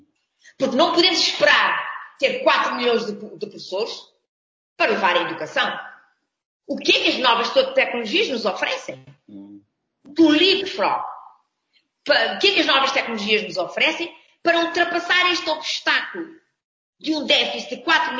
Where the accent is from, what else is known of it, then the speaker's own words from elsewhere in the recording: Cape Verde; Eu costumo dizer que eu sou cabo-verdiana, correto? Depois faço parte dos países africanos lusófonos, africana. Portanto, eu sou africana a três níveis. Eu sou africana porque sou cabo-verdiana